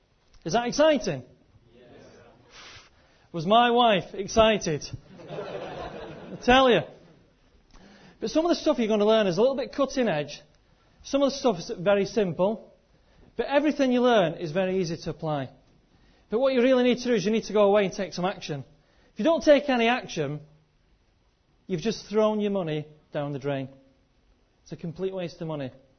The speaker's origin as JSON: {"language": "English", "country": "United Kingdom", "said": "We're British, we're cynical, we don't believe that kind of stuff."}